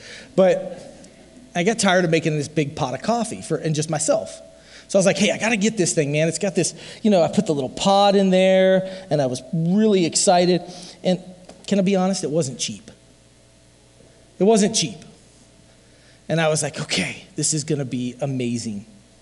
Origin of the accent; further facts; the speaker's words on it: Iowa, United States; but I am from Southeast Iowa, right?